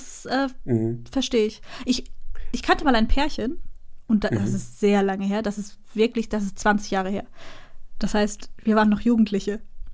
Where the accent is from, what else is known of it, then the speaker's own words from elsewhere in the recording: Hesse, Germany; Da, wo ich herkomme, ich komme von der Bergstraße